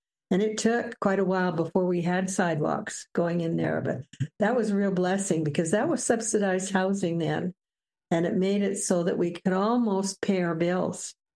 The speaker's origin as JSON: {"language": "English", "town": "Edmonton", "region": "Alberta", "country": "Canada", "tie": "born or raised there", "lives_now": "Grande Prairie, Canada", "said": "I was born and raised in Edmonton."}